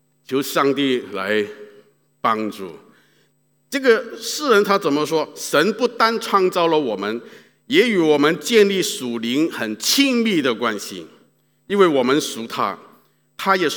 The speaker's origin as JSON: {"language": "Chinese", "region": "Guangdong", "country": "China", "accent": "Cantonese", "said": "好像我们广东话说倒米啊"}